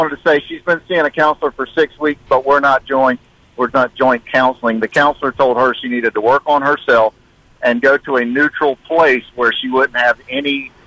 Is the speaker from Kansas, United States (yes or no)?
no; North Carolina, United States; Well, I'm from Currituck County, which is near the Outer Banks of North Carolina